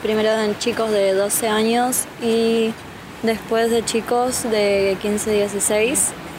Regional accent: Argentina; de Argentina.

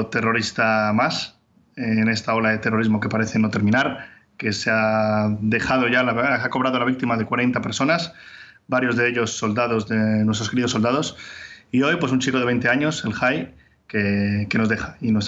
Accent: Madrid, Community of Madrid, Spain; now in Israel; De Madrid, nací en Madrid, mi familia está en Madrid y echo mucho de menos Madrid

